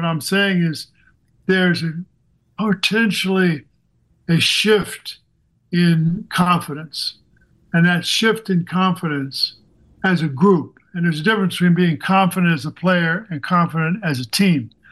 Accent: Missouri, United States; I mean, you know, I grew up in Missouri. I represented New Jersey.

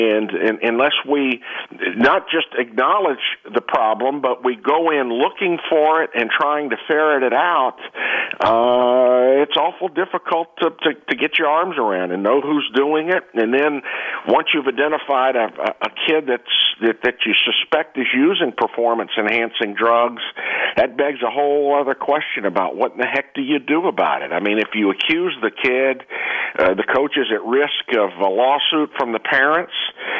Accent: Texas, United States; I'm from Texas.

